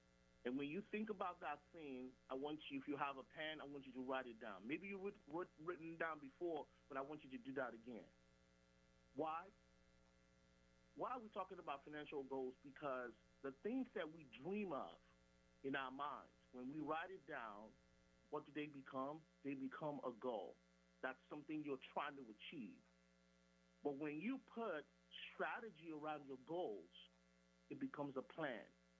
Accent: California, United States; And for me, growing up, I grew up in California, and I saw a lot of just a lot of things that they went through.

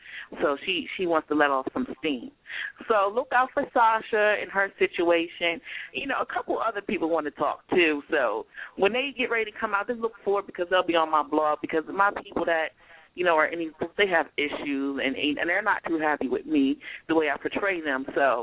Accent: Delaware, United States; Also, on the 30th, I will be back in my hometown at the Delaware Black Expo.

